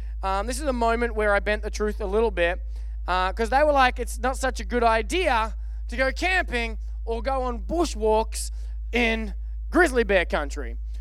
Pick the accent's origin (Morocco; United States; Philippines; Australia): Australia; Now, I'm from Australia, and in Australia, the only thing that gets to have the title camping is if you have a tent